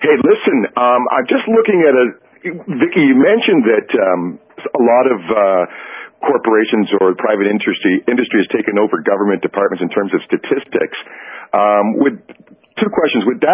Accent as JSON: {"language": "English", "country": "Canada", "said": "It's about probably about 30, 35 degrees this morning here in Montreal. So it's a little chilly, but we're Canadian."}